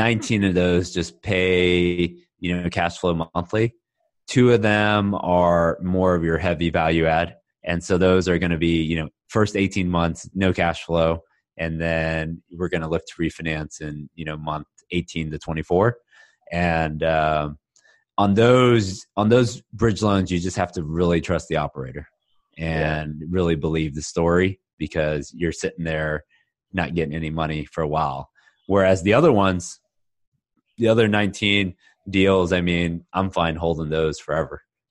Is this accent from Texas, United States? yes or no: yes; Houston, Texas, United States; now in Dallas, United States; I mean, I was born and raised in Houston, went to school in Austin, and I've been in Dallas for 12 years now.